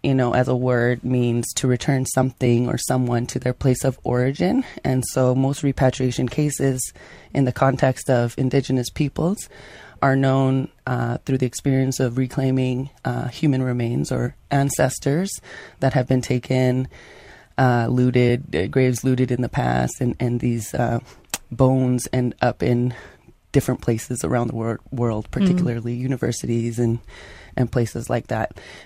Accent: Vancouver, British Columbia, Canada; I was born and raised in Vancouver. And since I was a teenager, my mother, my brother, and I have been a member of a Tsimshian dance group down there.

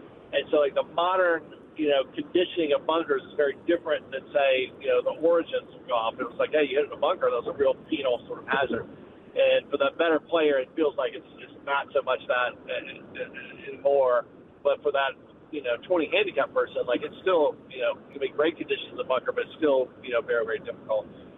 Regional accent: Greenville, South Carolina, United States; I'm super excited in that in my home state of South Carolina, we're renovating the Shanifer course at Greenville Country Club, which is where I grew up.

